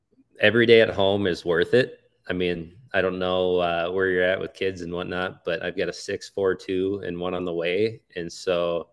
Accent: Minnesota, United States; that was the one thing I would say about growing up in Minnesota is I still haven't lost the spark for Western big game.

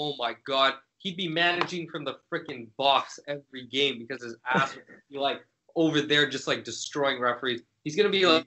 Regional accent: United Kingdom; accent: British; My accent probably sounds like garbage

